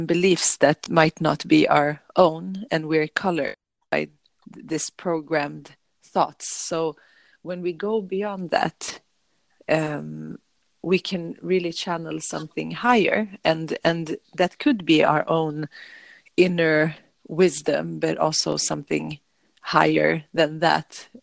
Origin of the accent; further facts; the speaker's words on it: Sweden; so I'm from Sweden